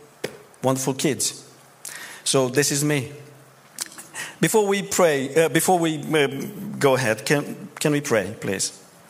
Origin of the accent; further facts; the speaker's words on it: Romania; English is a second language; I'm from Romania. I've been here longer than I've been in Romania.